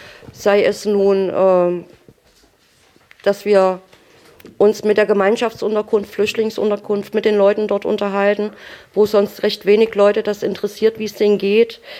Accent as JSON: {"language": "German", "town": "Arnstadt", "region": "Thuringia", "country": "Germany", "tie": "born or raised there", "said": "Ich bin auch in Arnstadt geboren, bin auch hier aufgewachsen."}